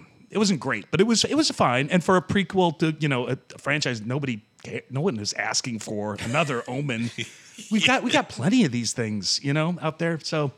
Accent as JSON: {"language": "English", "country": "Ireland", "said": "I could be making more movies here in my home country of Ireland"}